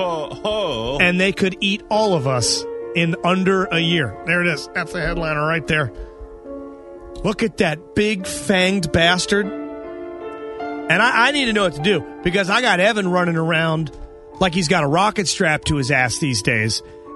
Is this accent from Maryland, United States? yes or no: yes; Waldorf, Maryland, United States; I grew up in Waldorf. It's a swampy town. It's always humid.